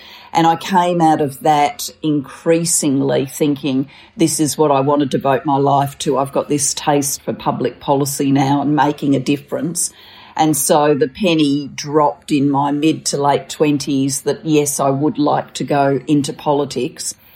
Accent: Australia; And so I grew up in Australia in a home where politics was discussed.

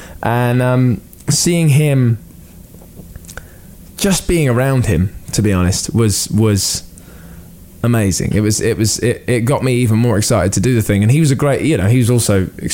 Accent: United Kingdom; And I think as a British person, you come to America and you want a bit of that.

